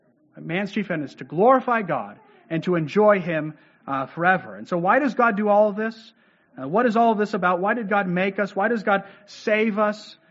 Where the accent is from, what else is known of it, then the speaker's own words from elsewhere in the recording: California, United States; I'm from Southern California. Not too many evergreens down there, right?